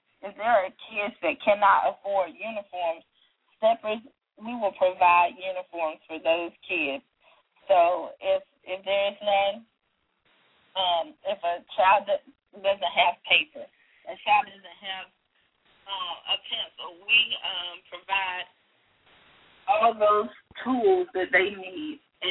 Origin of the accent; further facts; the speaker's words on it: Seneca, South Carolina, United States; I was born and raised in Seneca, South Carolina. It's a small town in South Carolina near Clemson, and near Clemson University, actually, as well.